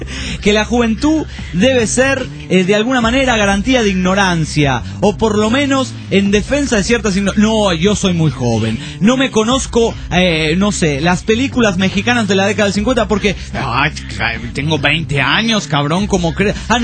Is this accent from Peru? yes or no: yes; Huancayo, Junín, Peru; Cuando vivía en la ciudad, en mi ciudad natal, Huancayo, tenía una cinta